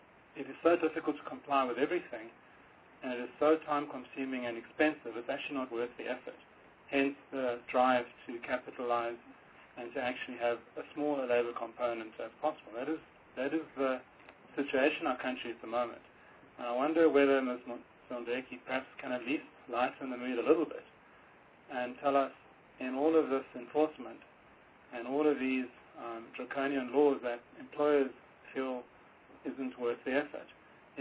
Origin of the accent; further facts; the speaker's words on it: South Africa; I really felt very proud as a South African sitting here